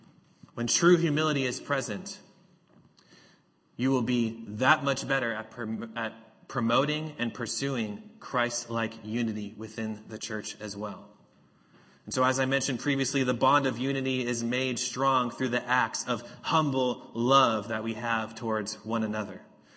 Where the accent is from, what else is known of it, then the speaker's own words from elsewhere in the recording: New England, United States; I was born and raised in New England. I'm a New Englander.